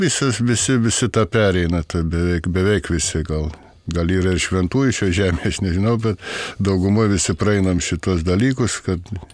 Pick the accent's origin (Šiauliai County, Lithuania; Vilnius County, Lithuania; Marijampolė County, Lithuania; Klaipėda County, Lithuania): Vilnius County, Lithuania; Ukmergė; man 54 metai. Esu iš Ukmergės rajono, atstovauju Ukmergės skyrių.